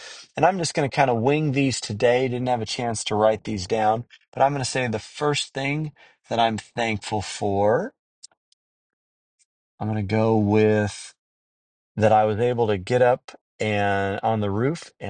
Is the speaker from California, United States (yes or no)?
yes; California, United States; born there; I was born on the East Bay, where the Warriors used to be before they turned traders and moved to San Francisco on the other side of the bay